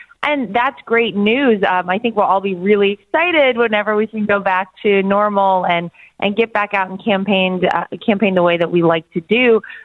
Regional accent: Wilmington, North Carolina, United States; North Carolina, born and bred. I'm from Wilmington, Wrightsville Beach, and my parents still live there. I went to Laney High School, went to NC State.

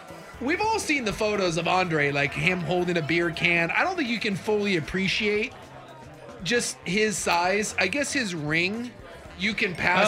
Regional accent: Alaska, United States; When I grew up in Alaska, our backyard was to a creek in the woods, and, you know, we'd see bears occasionally

